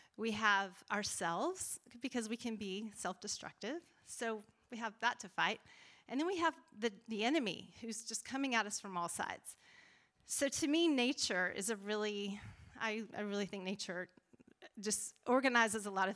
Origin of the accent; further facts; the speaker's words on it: Lubbock, Texas, United States; now in Orange County, United States; Like, I grew up in Lubbock, Texas. But the journey from Lubbock to here isn't what's so significant.